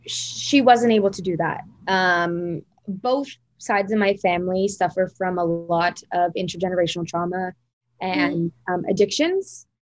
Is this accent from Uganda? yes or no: no; Oakville, Ontario, Canada; Obviously, growing up in Oakville, disconnected from my Indigenous side, from my father, from my family, my grandmother, I was completely disconnected from anything Indigenous. Obviously, it's a privileged white community, Oakville.